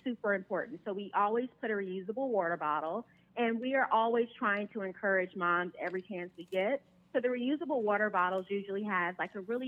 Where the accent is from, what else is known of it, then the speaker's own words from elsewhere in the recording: Florida, United States; also born or lived in Chicago; No, so I'm originally from Florida.